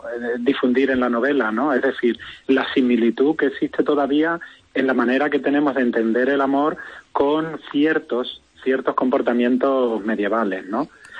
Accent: Cáceres, Extremadura, Spain; also born or lived in Barcelona; soy nacido en Barcelona, pero yo me considero cacereño. Nací en Barcelona, pero con 4 años ya estaba aquí en Cáceres.

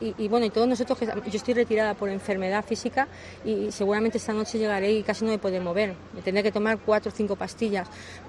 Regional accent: Spain; es increíble cómo somos los españoles.

